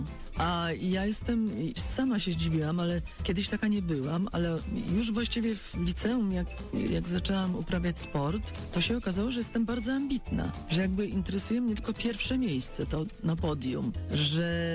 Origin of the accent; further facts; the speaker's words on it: Zielona Góra, Lubusz Voivodeship, Poland; born there; No tak, bo się urodziłam w Zielonej Górze.